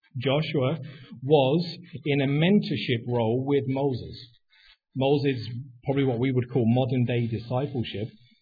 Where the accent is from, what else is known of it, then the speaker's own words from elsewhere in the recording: Eastbourne, South East England, United Kingdom; moved away as an adult; now in Burlington, Canada; I actually come from a small town in the southeast of England called Eastbourne. It's about 60 miles straight south of London. And moved to Canada in 2012 with my family.